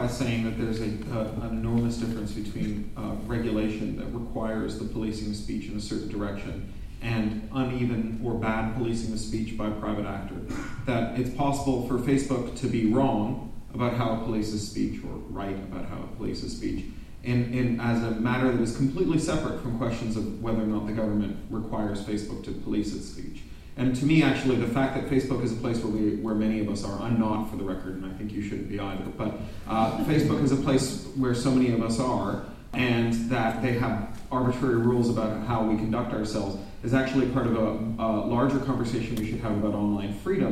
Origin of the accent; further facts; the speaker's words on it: Canada; as a Canadian, I'm meant to be quite hostile to Americans, and in many cases I am.